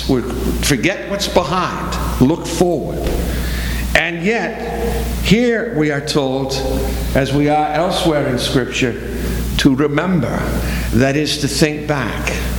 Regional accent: Boston, Massachusetts, United States; I grew up in Boston. I grew up surrounded by my Welsh family. I grew up in a city that rooted for the right teams.

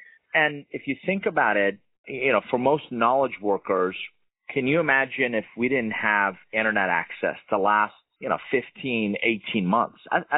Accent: Iran; English is a second language; now in United States; I'm originally from Iran. I immigrated in the U.S. 1981 with $100, a suitcase, didn't know anybody, and didn't speak a word of English.

